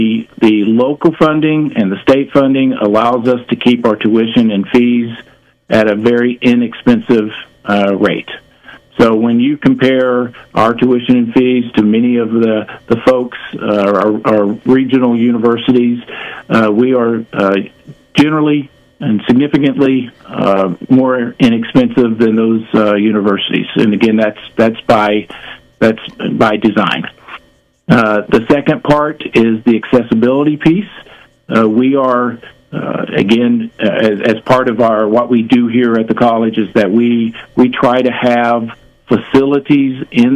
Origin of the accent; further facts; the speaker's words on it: Lebanon, Virginia, United States; So I was very rural. My hometown of Lebanon, Virginia, had and has about 2,200 people in it.